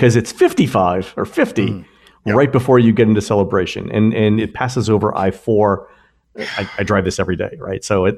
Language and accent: English; Florida, United States; So we used to take the road to go to concerts when I was growing up in Florida.